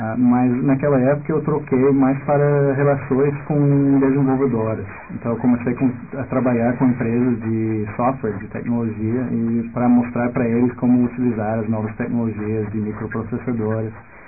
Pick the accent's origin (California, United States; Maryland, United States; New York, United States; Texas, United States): Texas, United States; Houston; Portuguese is a second language; eu nasci nos Estados Unidos, na cidade de Houston, no Texas. Então, eu sou texano por nascimento. Eu cresci no Texas também. Eu estudei na Universidade de Rice, em Houston, também.